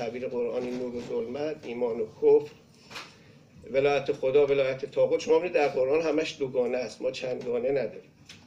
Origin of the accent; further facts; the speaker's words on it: Iran; ما به عنوان یک ایرانی فرض بکنیم